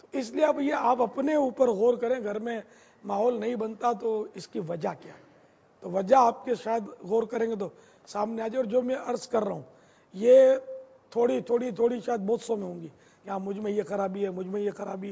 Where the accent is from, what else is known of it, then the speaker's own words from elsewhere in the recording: Karachi, Sindh, Pakistan; یہ پنجاب میں تو کم ہے رات جاگنے کا رجحان, ہمارے شہر میں زیادہ ہے باب المدینہ